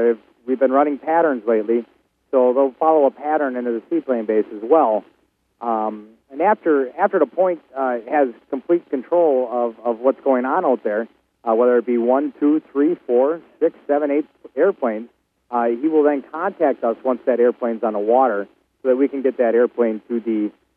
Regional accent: Grafton, Wisconsin, United States; I'm down from Grafton, Wisconsin, which is just about 20 miles north of Milwaukee.

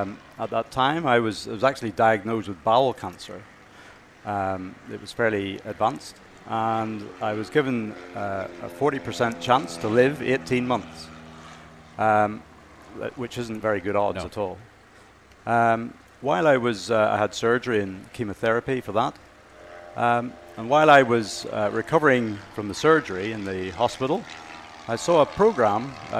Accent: Northern Ireland, United Kingdom; The flight was around the world from Oregon, but actually I'm from Northern Ireland.

